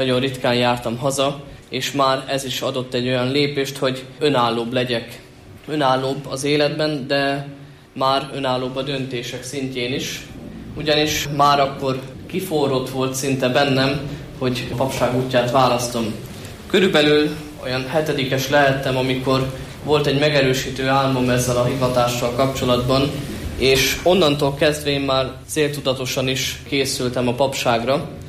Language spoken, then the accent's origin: Hungarian; Gyöngyöspata, Heves, Hungary; Gyöngyöspatáról származom, általános iskolámat részben ott helyben, részben pedig itt Gyöngyösen az egyes iskolában végeztem, majd pedig elkerültem Esztergomba